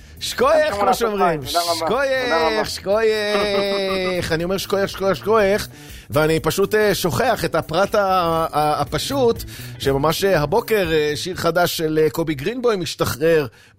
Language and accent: Hebrew; Bat Yam, Tel Aviv District, Israel; כן, אני נולדתי בבת ים. אני נולדתי בבת ים. לא, אני לא בת ימי. ברוך השם, נחלצתי, אבל כאילו עד גיל 18 הייתי בבת ים, ברחוב הנביאים